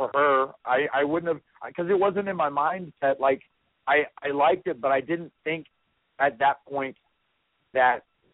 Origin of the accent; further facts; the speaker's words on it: North Carolina, United States; I grew up in North Carolina, which was the sort of the middle of the Mid-Atlantic territories